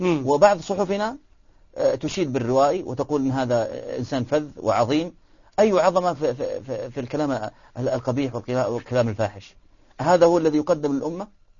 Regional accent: Saudi Arabia; ممنوع دخولها عندنا في السعودية

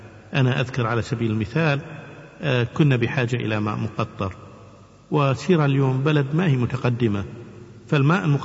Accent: Kuwait; احنا من الكويت، والكويت هي في أرض مكة والمدينة

